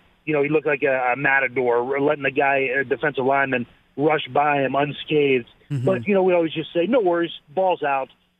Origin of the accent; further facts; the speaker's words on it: Youngstown, Ohio, United States; Now, I grew up in Northeast Ohio, so I grew up on Youngstown, which is right on the border.